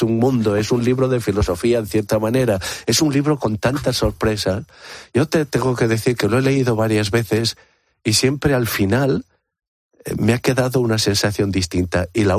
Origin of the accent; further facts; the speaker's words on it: Spain; uno de los defectos que tenemos como españoles a la hora de pensar